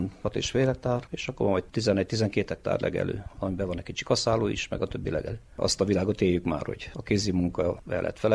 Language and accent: Hungarian; Ehed, Hungary; ehedi lakós, itt születtem, itt éltem le az életem nagy részét